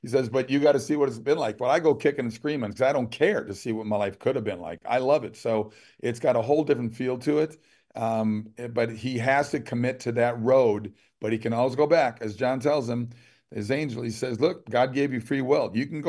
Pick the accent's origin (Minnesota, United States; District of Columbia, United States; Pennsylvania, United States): Minnesota, United States; Go Gophers. I'm sorry. I'm from Minnesota.